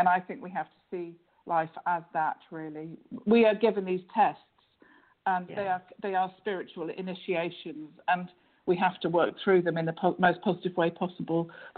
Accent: England, United Kingdom; I was born and brought up in England

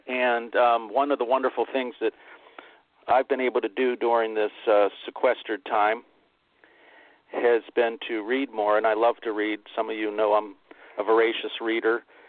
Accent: Pittsburgh, Pennsylvania, United States; I grew up in Pittsburgh, about a 90-minute drive from there.

